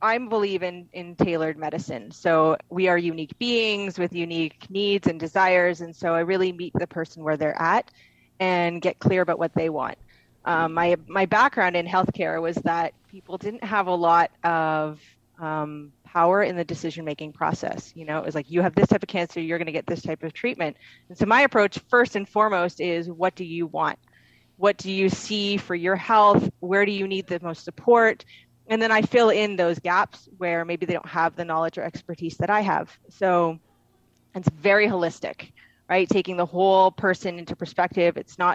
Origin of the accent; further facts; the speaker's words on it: Canada; now in Costa Rica; Okay, so I'm originally from Canada. I've been living in Costa Rica now for 7 years.